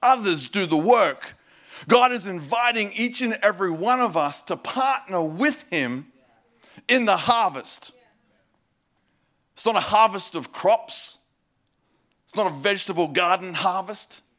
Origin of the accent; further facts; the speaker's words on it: Queensland, Australia; I grew up in North Queensland in the 80s.